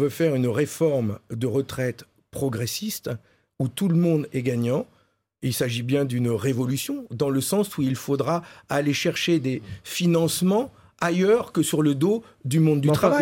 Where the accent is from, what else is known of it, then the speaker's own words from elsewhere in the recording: Hauts-de-France, France; Deux, chez moi dans le Nord-Pas-de-Calais, où il y a beaucoup de personnes en situation de pauvreté